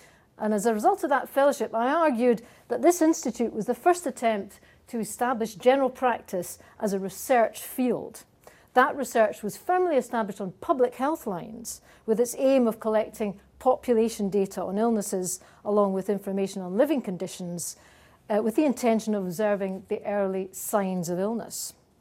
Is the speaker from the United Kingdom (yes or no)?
yes; Glasgow, Scotland, United Kingdom; It really is a massive pleasure to be invited back to my hometown of Glasgow to talk to you this evening.